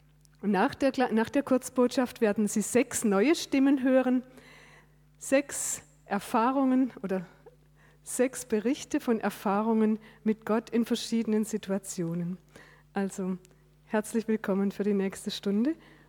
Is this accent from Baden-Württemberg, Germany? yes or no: yes; Baden-Württemberg, Germany; Also Schmiheim liegt in Baden und in der Nähe, ein paar Dörfer weiter, liegt mein Heimatort.